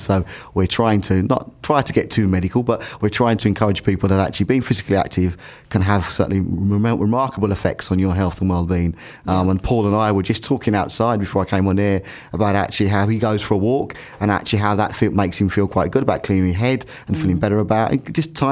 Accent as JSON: {"language": "English", "town": "Brentwood", "region": "East of England", "country": "United Kingdom", "tie": "born or raised there", "said": "you don't see that anymore as often as it certainly was when I was growing up in Brentwood."}